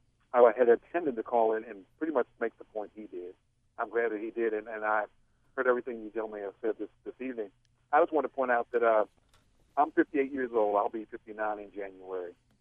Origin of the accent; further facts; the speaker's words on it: Glenarden, Maryland, United States; I grew up in Glen Arden, Maryland, in Landover, in Prince George's County outside of D.C.